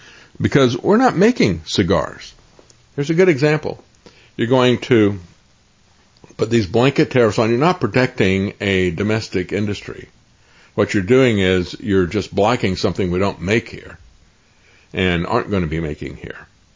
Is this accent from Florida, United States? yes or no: yes; Tampa, Florida, United States; I mean, I grew up in Tampa, and I remember when I was in elementary school